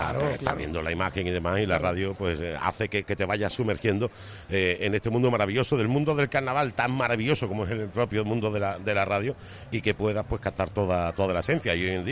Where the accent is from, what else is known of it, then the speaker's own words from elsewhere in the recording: Jerez de la Frontera, Andalusia, Spain; Yo tengo que decir que yo soy de Jerez, yo no soy muy carnavalero